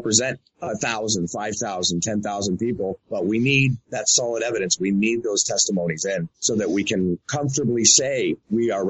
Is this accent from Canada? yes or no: yes; Canada